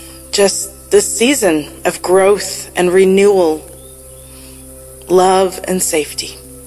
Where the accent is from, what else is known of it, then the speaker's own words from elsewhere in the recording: California, United States; now in Tennessee, United States; Pray for California. I'm originally from California. I've only lived in Tennessee for about 15 years